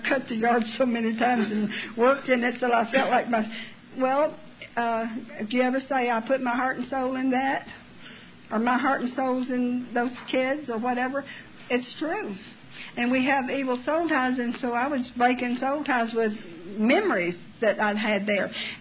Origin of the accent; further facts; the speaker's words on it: Tennessee, United States; Corn, moonshine. I'm from Tennessee, I don't know.